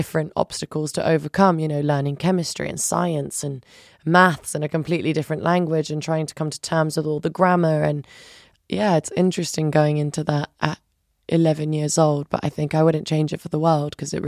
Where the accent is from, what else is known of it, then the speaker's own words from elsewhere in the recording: Kosovo; first language Albanian; like me knowing my roots and where I'm from and Kosovo always in my mind. And, you know, Albanian was my first language I spoke at home. And then English was something that I did in school and I spoke to with my friends.